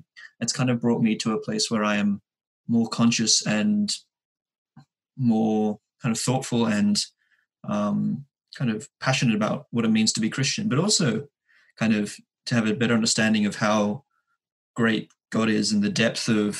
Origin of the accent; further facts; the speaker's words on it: Sydney, New South Wales, Australia; I grew up in Sydney, despite whatever accent I may give to other people. I grew up in Sydney, in Southwest Sydney, the safest place in Sydney.